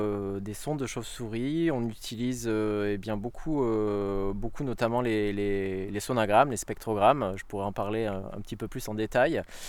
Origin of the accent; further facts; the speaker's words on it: Brittany, France; je viens de Bretagne